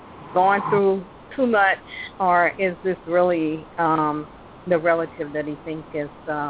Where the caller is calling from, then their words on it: Washington, District of Columbia, United States; I'm calling from Washington, D.C.